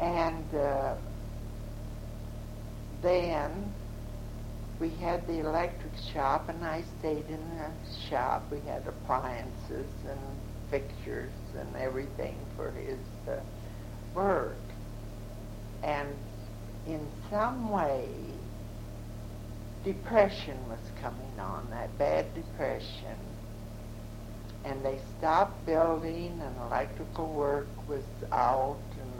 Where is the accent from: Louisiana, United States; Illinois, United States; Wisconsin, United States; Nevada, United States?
Illinois, United States; born there; moved away as an adult; now in Northville, United States; No, I was born in Illinois. I came here as a bride right after the First World War in 1919